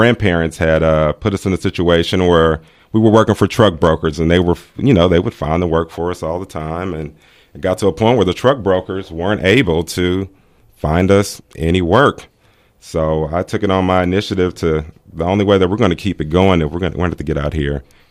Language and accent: English; Dallas, Texas, United States; You know, like you said, I'm born and raised in Dallas, Texas.